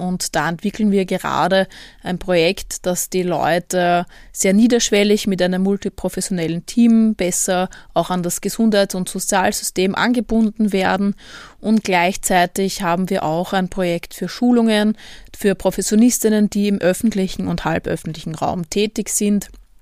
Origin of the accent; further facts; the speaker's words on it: Vienna, Austria; als Wienerin und Frau, die gerne gemütliche und schöne Orte aufsucht